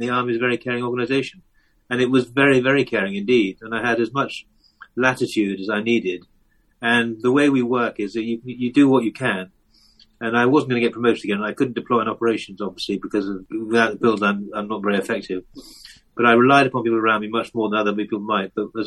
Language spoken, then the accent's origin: English; Amesbury, South West England, United Kingdom; now in Dorset, United Kingdom; Yeah, I grew up in near Amesbury in Wiltshire, but I was at school down here, and I worked down here, and I loved Dorset, so it's very much home from home